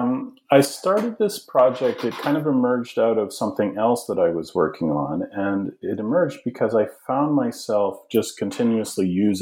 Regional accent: Alberta, Canada; now in United States; I'm originally from Canada. I'm from a very small community in the central part of the province of Alberta in Western Canada.

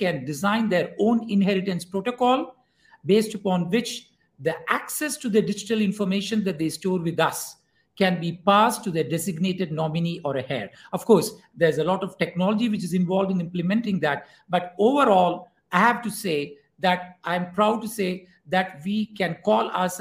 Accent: India; I'm from India.

